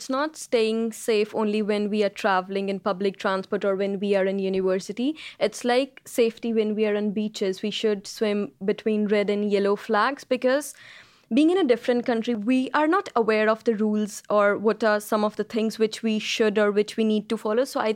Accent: India; English is a second language; I'm from India.

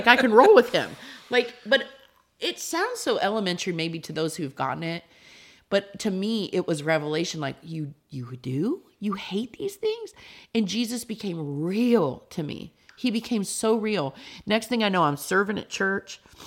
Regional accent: Lima, Ohio, United States; I had always called Lima, Ohio, that's my hometown, I'd always called it God forsaken.

